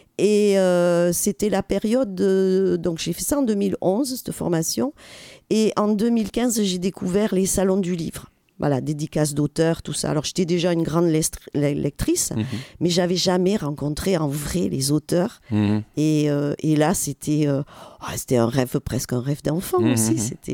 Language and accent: French; Marmande, Nouvelle-Aquitaine, France; also born or lived in Bayonne; je suis née à Bayonne. J'ai vécu mon enfance dans Lot-et-Garonne, à Marmande. J'ai fait des études à Anglette, au lycée de Canto.